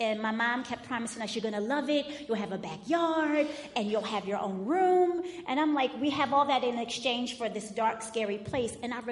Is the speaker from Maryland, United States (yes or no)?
yes; Baltimore, Maryland, United States; born there; I was born in 1969, and I was born in Park Heights.